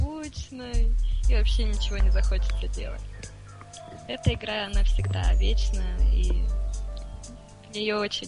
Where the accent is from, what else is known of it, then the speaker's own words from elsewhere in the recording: Russia; first language Russian; Но русский, конечно, больше всего мне нравится. Это мой родной язык, и я очень горжусь, что я русская.